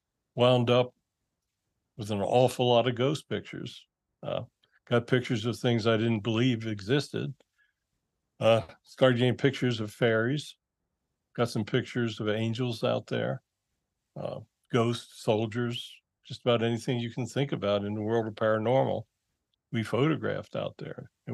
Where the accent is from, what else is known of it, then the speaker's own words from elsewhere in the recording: Pennsylvania, United States; I was raised near Hershey, which is near Gettysburg, so I've always been drawn to the battlefield.